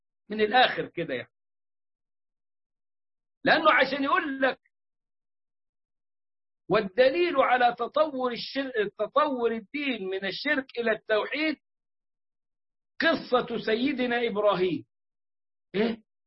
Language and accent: Arabic; Egypt; وقالوا أنه كان عندنا في مصر وكان في أسوان في منطقة إدفو بالذات.